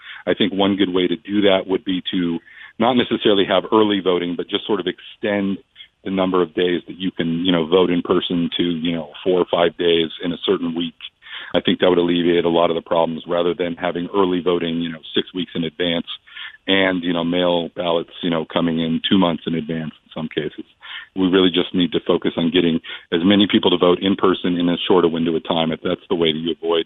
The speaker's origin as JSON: {"language": "English", "region": "Oregon", "country": "United States", "tie": "born or raised there", "said": "They did a study in my home state of Oregon"}